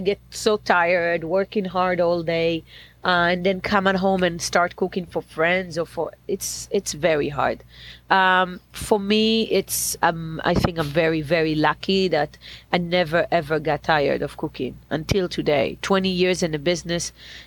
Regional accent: Bnei Brak, Tel Aviv District, Israel; I grew up in Israel, very close to Tel Aviv, in a small town called Bnei Brak, for a very religious parent, Jewish, kind of orthodox. And that's mean, I was never been religious

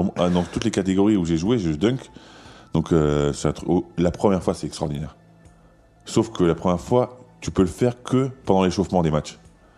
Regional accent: Grand Est, France; Les temps sont durs, je viens de Lorraine, moi

